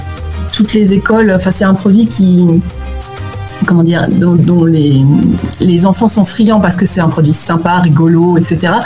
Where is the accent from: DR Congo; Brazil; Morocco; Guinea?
Brazil; French is a second language; Et il y a aussi l'opposé, c'est-à-dire que ça permet aussi aux Brésiliens, en ce qui me concerne